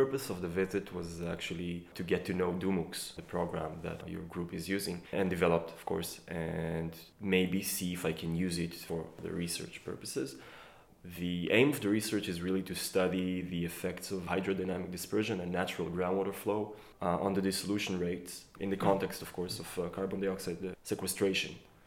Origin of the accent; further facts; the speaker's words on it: Haifa, Haifa District, Israel; So I'm from Israel, from Haifa. I did my bachelor's and master's in hydrology at the Hebrew University in Jerusalem.